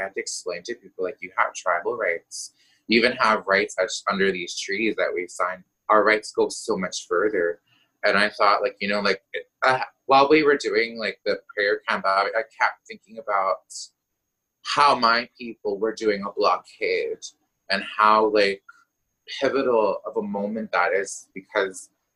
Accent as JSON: {"language": "English", "region": "Manitoba", "country": "Canada", "tie": "born or raised there", "said": "growing up in Northern Manitoba, I've always had this conflict of I'm either with the chiefs or I'm against them."}